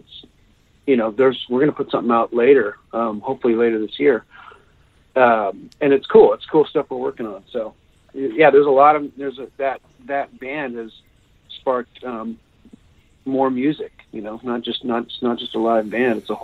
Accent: Sacramento, California, United States; I'm from California, so right. I'm back in Sacramento where I'm from.

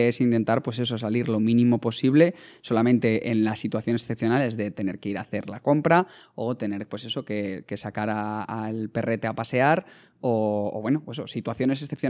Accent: Spain; nosotros somos de España

